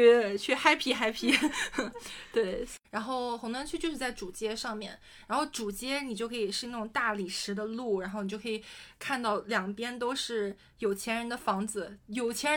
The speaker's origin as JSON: {"language": "Chinese", "region": "northern China", "country": "China", "accent": "northern", "said": "我都不加儿化音现在不会说话了，我口音太北方了"}